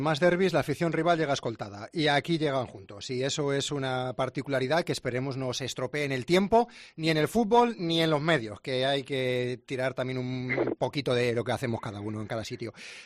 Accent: Salamanca, Castile and León, Spain; joder, yo soy de Salamanca, entonces cuando llegas aquí hablas de un derbi

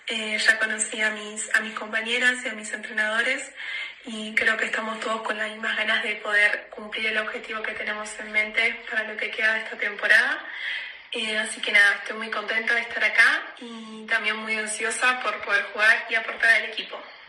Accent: Argentina; now in Spain; de Argentina, soy la nueva jugadora del Cleva. Me vine acá a jugar a España

